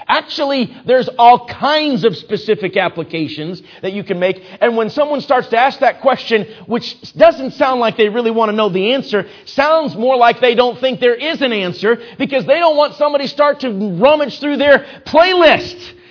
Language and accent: English; Minnesota, United States; You know, I grew up in Minnesota, and so sometimes folks need a little help on when to say amen in Minnesota.